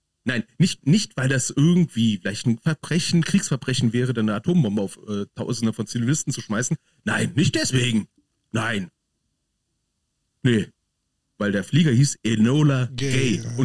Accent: Berlin, Germany; Da kommst du als Berliner. Ich komme da seit 20 Jahren nicht so richtig drauf klar, ne?

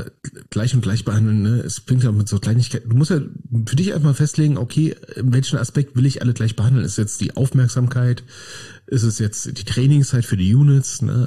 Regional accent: Berlin, Germany; als Berliner würde ich ja auch mal sagen, ne, es ist schon Lob, wenn man mich einfach in Ruhe lässt.

